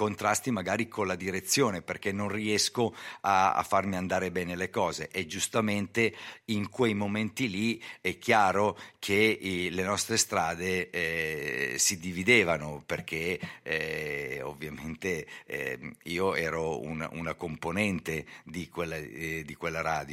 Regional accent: Milan, Lombardy, Italy; accent: Milanese; also born or lived in Sicily; io sono cresciuto qua a Milano. Come prima hai detto tu, sono arrivato molto piccolo, era il 4 maggio, no, il 4, scusa, ottobre del 1958, avevo un anno e mezzo.

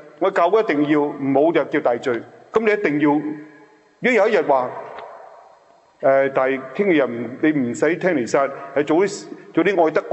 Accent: Hong Kong; 我哋香港人零舍鬼紧张嘅

